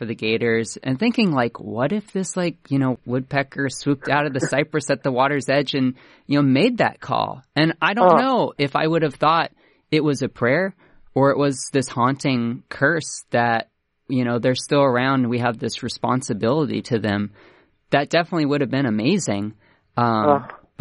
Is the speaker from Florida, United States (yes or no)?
yes; Florida, United States; I grew up in Central Florida